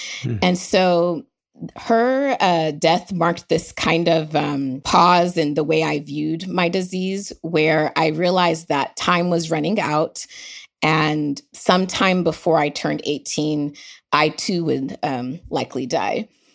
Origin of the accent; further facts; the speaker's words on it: Nigeria; now in United States; So I was born in Nigeria, so I consider myself Nigerian American, and I had a childhood where part of it was in Nigeria, part of it was in America, kind of went back and forth.